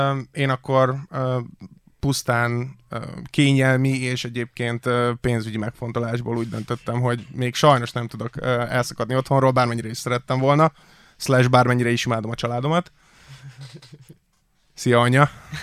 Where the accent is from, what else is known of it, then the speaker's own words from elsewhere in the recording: Budapest, Hungary; Ugye budapesti egyetemre jártam, budapesti gyerek vagyok